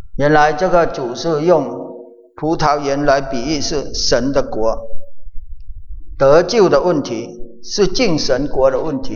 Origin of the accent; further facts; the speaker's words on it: China; 我们中国人好像很少用这句话